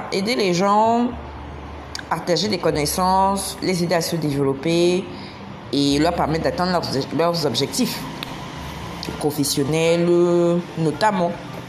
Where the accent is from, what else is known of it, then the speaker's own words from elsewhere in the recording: Cameroon; Je suis originaire du Cameroun